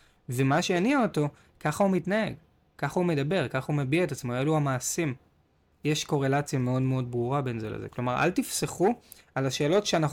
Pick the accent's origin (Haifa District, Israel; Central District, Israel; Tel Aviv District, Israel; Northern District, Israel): Tel Aviv District, Israel; Tel Aviv; כי גדלתי בתל אביב. כשאני אכתוב על העיר, אם אני אכתוב את סיפור חיי, גדלתי בצפון תל אביב